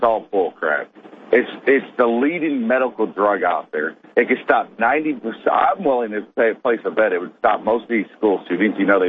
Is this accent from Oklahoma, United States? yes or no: no; Missouri, United States; Like you said, I'm from Missouri. I'm a truck driver.